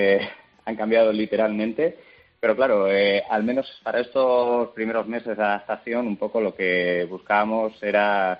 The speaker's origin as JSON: {"language": "Spanish", "town": "Ciudad Real", "region": "Castilla-La Mancha", "country": "Spain", "lives_now": "Canary Islands, Spain", "said": "Bueno, lo mejor podríamos decir que yo soy de Ciudad Real, ¿no?"}